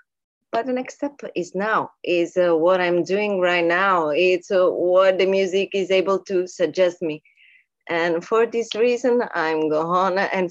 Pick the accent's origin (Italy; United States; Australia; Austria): Italy; Sicily; English is a second language; I'm from Sicily, Italy, specifically Sicily.